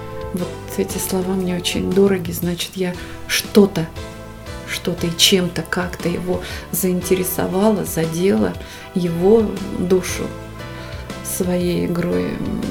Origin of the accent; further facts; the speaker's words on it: Tomsk, Tomsk Oblast, Russia; я приехала сибирячка из какого-то Томска.